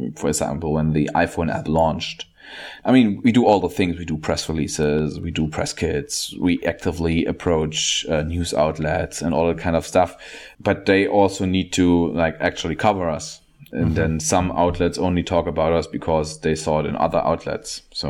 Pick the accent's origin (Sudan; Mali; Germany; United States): Germany; I'm from Germany.